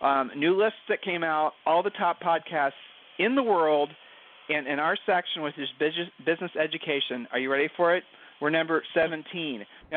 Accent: Ohio, United States; from Ohio.

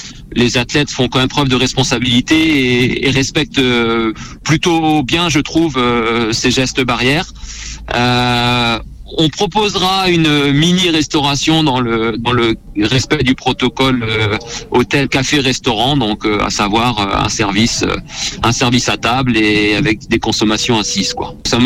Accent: Saint-Brieuc, Brittany, France; Il va lancer donc chez nous à Saint-Brieuc

